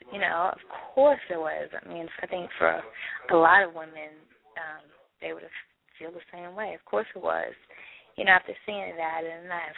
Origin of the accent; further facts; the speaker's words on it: New Orleans, Louisiana, United States; now in Houston, United States; It was in Houston. It was after Hurricane Katrina. I was out here. And I'm from New Orleans, and we just met out here on my birthday, and it was 5 years ago.